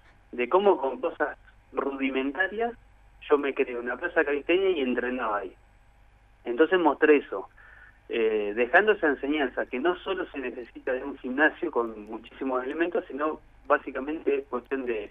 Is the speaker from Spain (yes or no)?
no; Argentina; los valores que como ciudadanos argentinos deberíamos tener siempre presentes